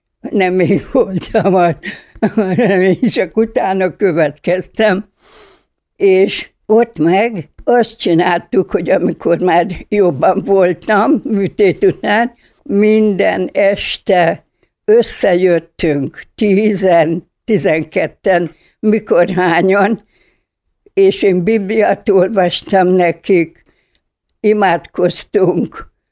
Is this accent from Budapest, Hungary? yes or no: no; Debrecen, Hajdú-Bihar, Hungary; Hát persze, hogy Debrecent vállaltam, mivel debreceni vagyok.